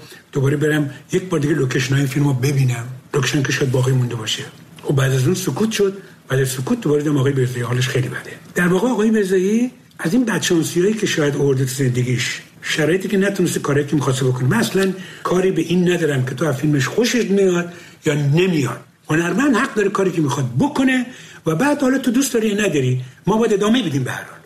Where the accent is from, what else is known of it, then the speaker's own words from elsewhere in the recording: Abadan, Khuzestan, Iran; من بچه آبادانم، آبادان نزدیک تیارا و ایارا اینا بر بیرون بود.